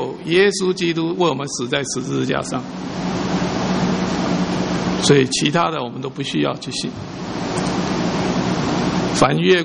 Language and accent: Chinese; China; 因为我们中国人都有好客的这种习俗，所以有的时候这个情面上面摆不下来。